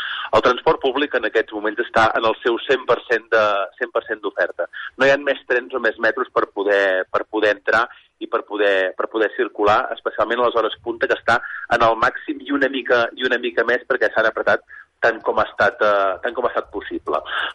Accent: Sallent, Catalonia, Spain; jo soc de Sallent

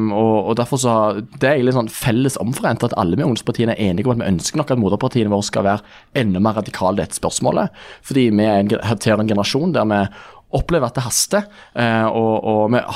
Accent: Rogaland, Norway; Nei, jeg skal bare si det at jeg kommer fra Rogaland selv

